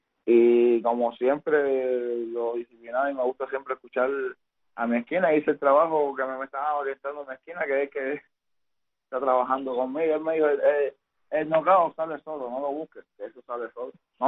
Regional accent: Cuba; a mi pueblo cubano

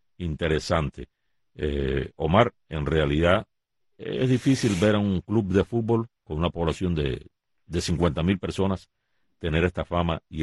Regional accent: Madrid, Community of Madrid, Spain; Madrid, la capital.

